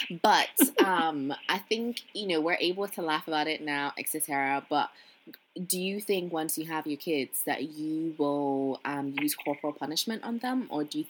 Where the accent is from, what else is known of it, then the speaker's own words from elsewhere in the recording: Kumasi, Ashanti, Ghana; growing up in Ghana, growing up in Kumasi